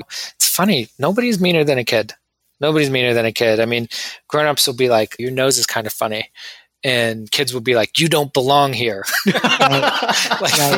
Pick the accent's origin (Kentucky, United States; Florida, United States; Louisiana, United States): Florida, United States; Tampa; born there; No, so my mom had me in Tampa Bay, Florida, and my father had left.